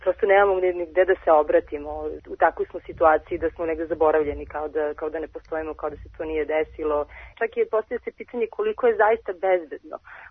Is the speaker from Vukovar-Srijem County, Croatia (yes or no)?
yes; Vinkovci, Vukovar-Srijem County, Croatia; moved away; Iz Vinkovaca smo otišli u oktobru 1991. Došli smo ovdje praktično, ostali bez ičega i to se do dan danas nije promenilo.